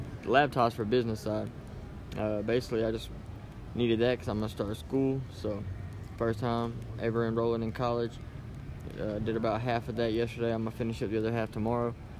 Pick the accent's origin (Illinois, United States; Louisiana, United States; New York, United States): Louisiana, United States; now in Atlanta, United States; through leaving, you know, my home state, Louisiana, and taking off and coming out here to Atlanta